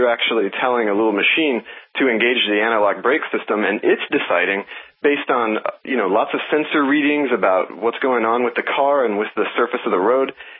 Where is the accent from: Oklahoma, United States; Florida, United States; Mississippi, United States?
Oklahoma, United States; I mean, I'm from Oklahoma. I knew I wanted cowboys out there, and I wanted them on robots.